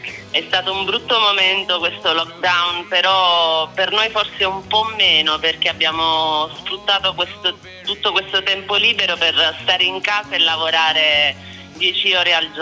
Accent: Teggiano, Campania, Italy; born there; abbiamo deciso di trasferirci a Teggiano, che è il mio paese di nascita, in provincia di Salerno. Viviamo a casa mia a Teggiano, in campagna, quindi abbiamo cambiato totalmente scenario

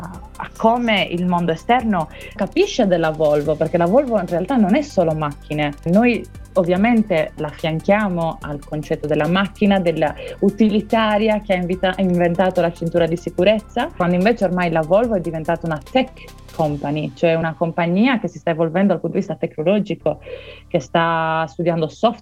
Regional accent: Laconi, Sardinia, Italy; Da Lacconi, provincia di Oristano.

